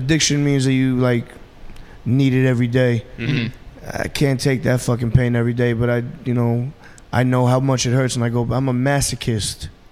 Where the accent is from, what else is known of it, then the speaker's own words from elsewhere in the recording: New York, United States; You know, growing up in New York, you just, you know, a little bit of Indian words.